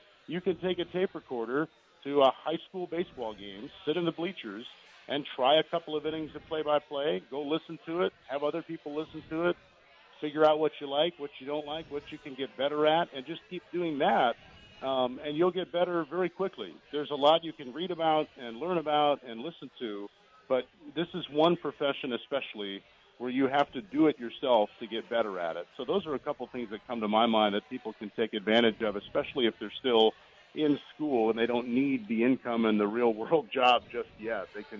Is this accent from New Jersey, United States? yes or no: no; Chicago, Illinois, United States; I grew up in the Chicago area, so I was fortunate to have some outstanding announcers to listen to.